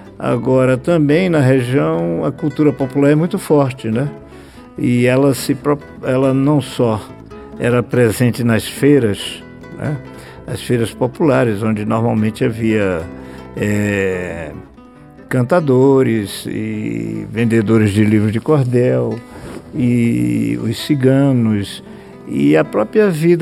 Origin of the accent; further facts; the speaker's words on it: Bahia, Brazil; eu sou do interior da Bahia, aquele interior que por muito tempo não teve algumas coisas como luz elétrica, e é um pequeno arraial, de fato